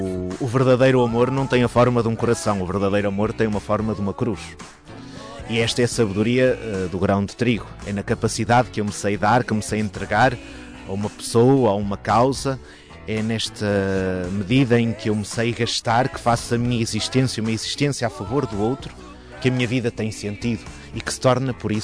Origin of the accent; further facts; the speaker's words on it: Norte, Portugal; accent: northern Portuguese; E aqui permitam-me que use a minha pronúncia do norte, que troca os vês pelos vês.